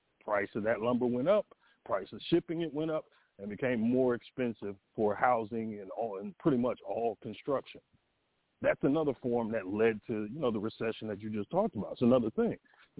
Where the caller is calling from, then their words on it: Atlanta, Georgia, United States; Oh, I'm in Atlanta.